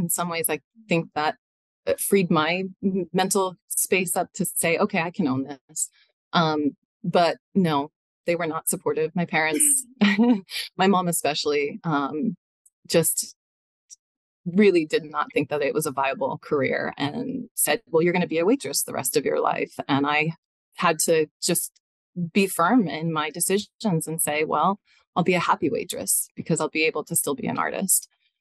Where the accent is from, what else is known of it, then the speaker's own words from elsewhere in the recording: Massachusetts, United States; also born or lived in Southern California, United States; So growing up in Massachusetts, I think that in those formative years, I think that kind of set in the bedrock of my body, kind of my color palette. So I love grays. But then moving out to California, Southern California specifically